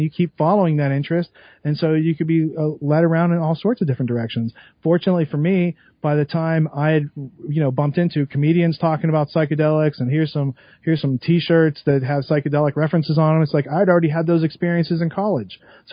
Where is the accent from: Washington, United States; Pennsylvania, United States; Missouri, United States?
Pennsylvania, United States; Beaver; So I come from Beaver, Pennsylvania, and it's a town within the ci